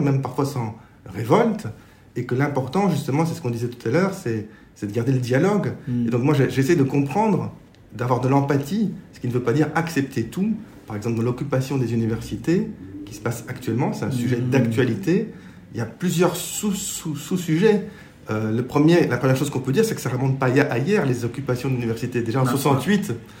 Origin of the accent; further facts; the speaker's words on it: Belgium; c'est difficile de parler de soi-même en tant que Belge, mais je me sens profondément Belge